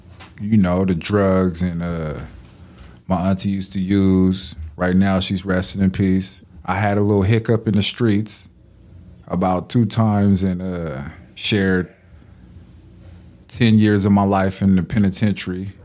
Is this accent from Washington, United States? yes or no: yes; Tacoma, Washington, United States; You know, I'm born and raised in Tacoma, Washington.